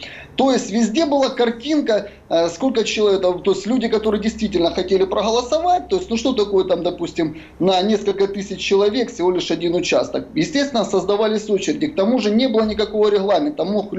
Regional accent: Donetsk, Donetsk Oblast, Ukraine; я житель Донецка, я родился в Донецке, вырос в Донецке, я все видел своими глазами

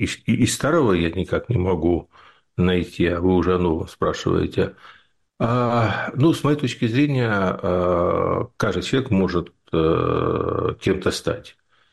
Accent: Kyiv, Ukraine; born there

